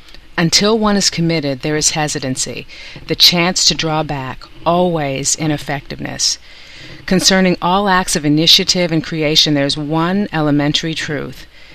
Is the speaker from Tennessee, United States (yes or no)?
no; Madison, Wisconsin, United States; now in New York City, United States; I grew up in Madison, Wisconsin, and my dream from the time that I was 10 years old was to one day live and work in New York City.